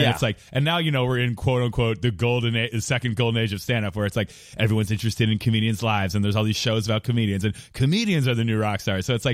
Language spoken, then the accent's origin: English; Philadelphia, Pennsylvania, United States; Yeah, I grew up in Philly.